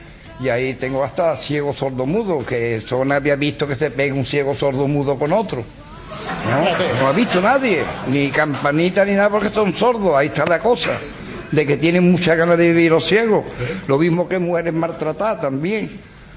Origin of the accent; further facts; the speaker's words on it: Seville, Andalusia, Spain; Soy Sevilla, de la Puerto Osario.